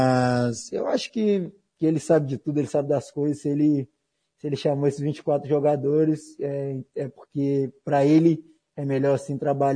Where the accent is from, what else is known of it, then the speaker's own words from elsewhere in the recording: Minas Gerais, Brazil; é um orgulho para o meu bairro, né, para Venda Nova ali, Jardim Europa, onde eu cresci.